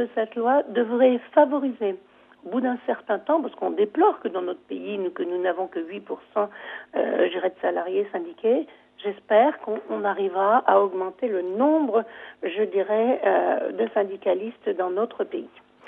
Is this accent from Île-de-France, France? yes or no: no; Hauts-de-France, France; je suis originaire et que j'habite, je suis députée du Pas-de-Calais.